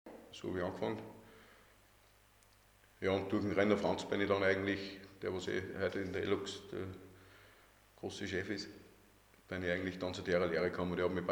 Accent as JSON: {"language": "German", "region": "Vienna", "country": "Austria", "tie": "born or raised there", "also_born_or_lived": "Upper Austria", "said": "Bin 1984 in Möck geboren, also kein waschechter Oberösterreicher. Ich bin zwar in sehr jungen Alter schon nach Wien gekommen. Und bin seit meinem zweiten Lebensjahr wohne jetzt in Mühlen."}